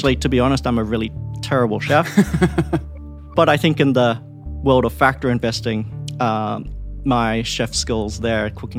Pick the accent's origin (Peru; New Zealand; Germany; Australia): Australia; Perth, Western Australia; moved away as an adult; now in United States; So they immigrated to Perth, Australia, and I grew up in Australia.